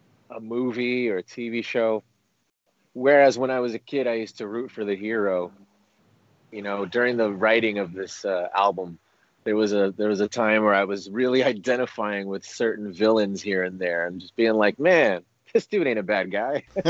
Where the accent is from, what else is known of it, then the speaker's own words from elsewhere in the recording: Philippines; I'm Filipino